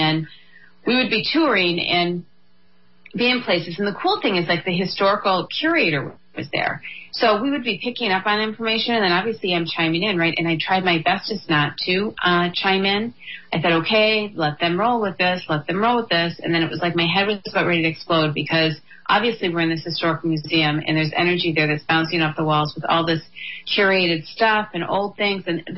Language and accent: English; United States; the second one is you have to take your kids to Washington, D.C., as being an American, right?